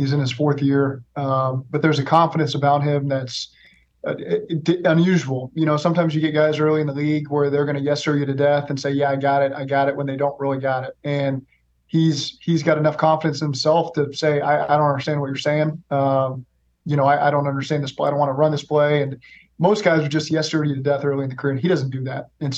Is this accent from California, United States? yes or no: no; Oklahoma, United States; also born or lived in Cincinnati